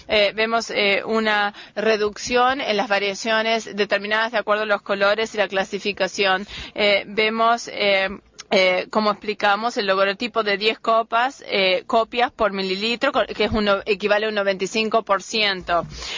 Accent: New York, United States; provengo de Nueva York.

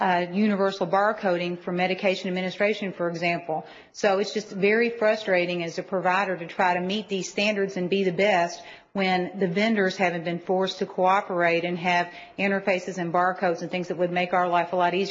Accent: Lexington, Kentucky, United States; I'm from Lexington, Kentucky

